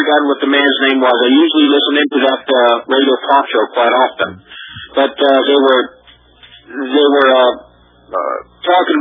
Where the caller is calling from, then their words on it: Miami, Florida, United States; I'm calling from Miami, Florida, and I did hear a local broadcast down here